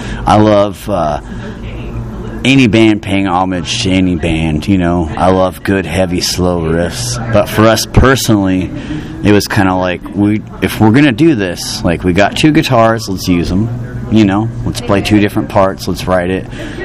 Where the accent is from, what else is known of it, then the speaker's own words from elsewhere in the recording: Oklahoma, United States; But I mean, I'm from Oklahoma, so that's my excuse, you know.